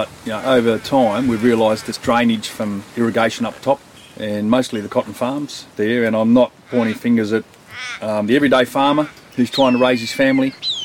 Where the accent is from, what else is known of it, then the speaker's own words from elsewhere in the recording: Wentworth, New South Wales, Australia; born there; I was born in Wentworth, here where we were sitting. And I was fifth generation on a farm that's about 70 kilometres up the Darling River. We've had that for around 145 years now.